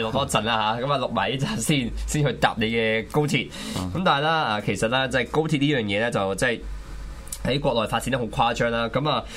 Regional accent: Fujian, China; 但是我是福建人來的

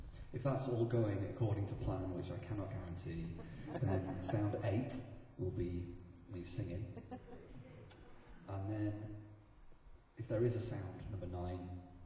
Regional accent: Blackpool, North West England, United Kingdom; And I'm from Blackpool, so spinning plates is like, you have to learn these kinds of things when you're a kid in Blackpool to make a living.

